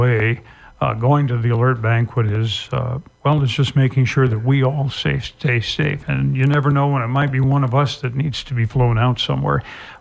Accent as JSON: {"language": "English", "town": "Kalispell", "region": "Montana", "country": "United States", "tie": "born or raised there", "said": "Young man by the name of Denny Buck, who I grew up with over on Kalispell's east side. And we went to school together at Flathead and at Central Junior High."}